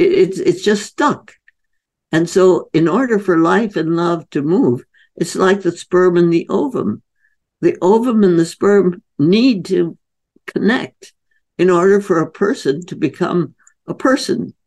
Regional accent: India; I was growing up in India.

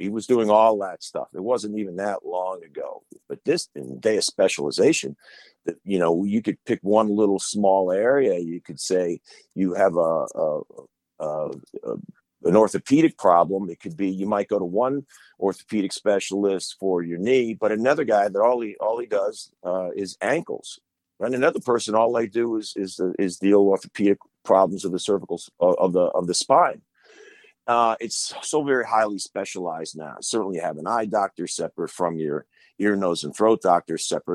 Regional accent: New York, United States; I grew up on Long Island.

